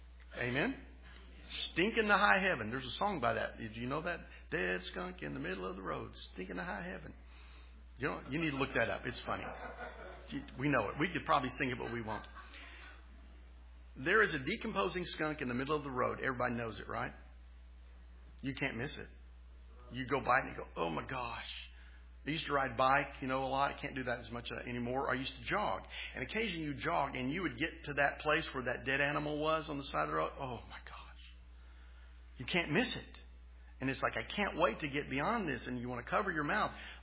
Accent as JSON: {"language": "English", "town": "Tulsa", "region": "Oklahoma", "country": "United States", "tie": "born or raised there", "said": "I grew up in Tulsa."}